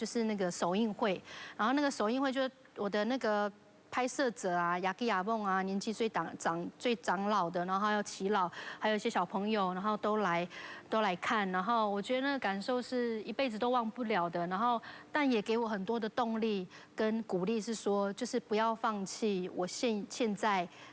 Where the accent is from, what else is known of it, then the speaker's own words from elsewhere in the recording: Taichung, Taiwan; 环山部落的泰雅族人，然后很高兴可以来到这里跟就是大家一起分享。那我其实是环山部落，你可以看到就是这张照片，就是我们的家乡啦，我们的部落。